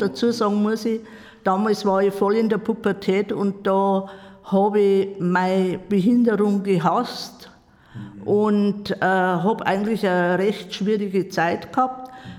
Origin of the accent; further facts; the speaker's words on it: Parkstetten, Bavaria, Germany; also born or lived in Straubing; geboren bin ich in Straubing, aufgewachsen in Parkstetten. Da bin ich auch in die Schule gegangen, habe 9 Jahre Grund- und Hauptschule hinter mich gebracht.